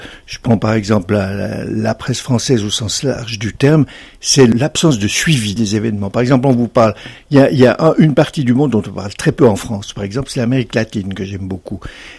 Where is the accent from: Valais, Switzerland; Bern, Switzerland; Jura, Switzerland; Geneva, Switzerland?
Jura, Switzerland; Delémont; Quand j'étais enfant ici à Delémont